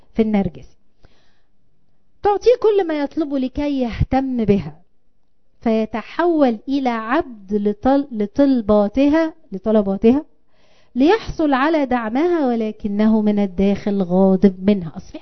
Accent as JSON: {"language": "Arabic", "country": "Egypt", "said": "عندنا في مصر كتير كده، كتير كده، وفي كل المستويات، وفي الأحياء البسيطة والأحياء العالية."}